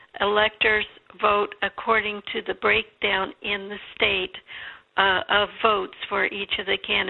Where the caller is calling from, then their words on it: Indianapolis, Indiana, United States; I'm calling from Indianapolis.